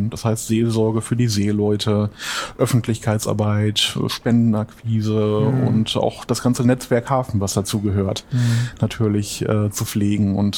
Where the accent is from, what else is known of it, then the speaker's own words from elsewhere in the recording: Bielefeld, North Rhine-Westphalia, Germany; now in Hamburg, Germany; Aber ursprünglich komme ich aus dem tiefsten Ostwestfalen-Lippe in Bielefeld.